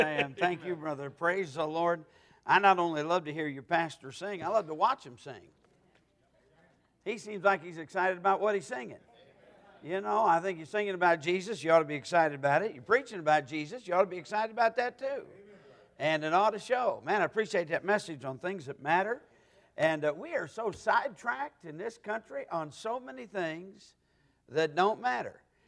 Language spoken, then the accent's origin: English; Michigan, United States; Now, I'm from Michigan, and that just made no sense to me at all.